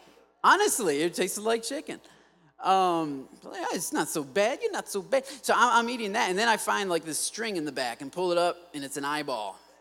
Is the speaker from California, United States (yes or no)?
no; Michigan, United States; I'm from Michigan. We don't eat stuff like that. It's not how we roll.